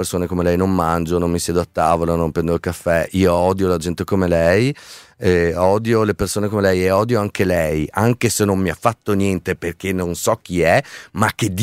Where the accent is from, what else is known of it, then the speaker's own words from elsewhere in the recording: Veneto, Italy; Italian is a second language; Sono veneto, quindi